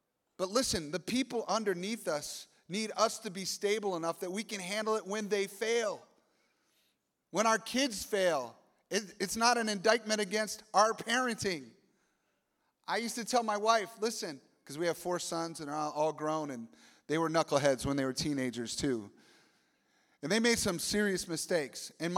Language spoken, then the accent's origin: English; Michigan, United States; And I grew up in Michigan, so I remember the Mackinac Bridge.